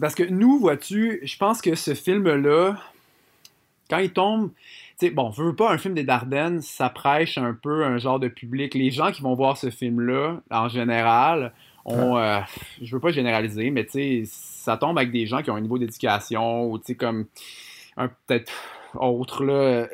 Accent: Quebec, Canada; moi, comme tu dis, je suis un Québécois

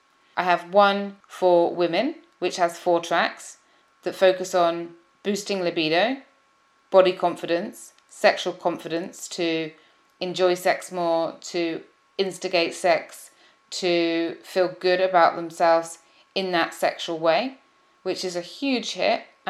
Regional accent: United Kingdom; Being a Brit, I found it difficult to even talk to my partner

